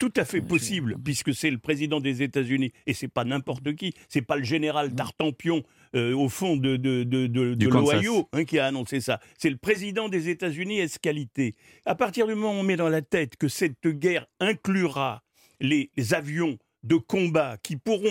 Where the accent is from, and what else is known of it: France